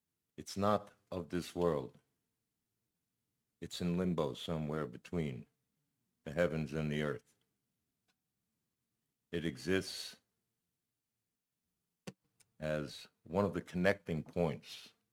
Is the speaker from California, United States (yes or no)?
no; New York, United States; he's from Texas and I'm from New York.